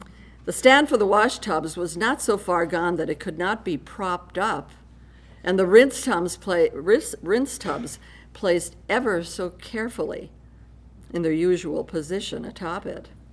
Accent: Brule, Wisconsin, United States; I grew up in Brule, Wisconsin, which is very close to the ports of Duluth and Superior.

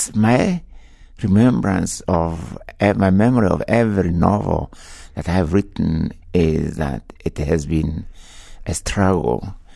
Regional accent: Kenya; Well, you know, first of all, I was born in Kenya into a large peasant family where, you know, the oral tradition was very strong.

